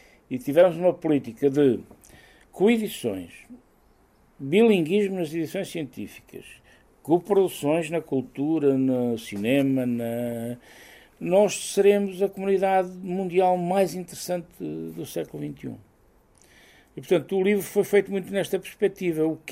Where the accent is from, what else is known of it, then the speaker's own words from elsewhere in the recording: Castelo Rodrigo, Centre, Portugal; Eu sou de Castelo Rodrigo, portanto sou mesmo ali da fronteira, portanto percebo isso.